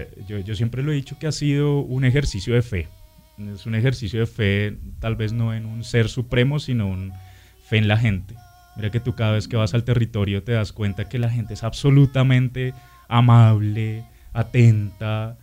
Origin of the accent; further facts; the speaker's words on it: Colombia; somos capaces de entendernos como colombianos, como seres humanos.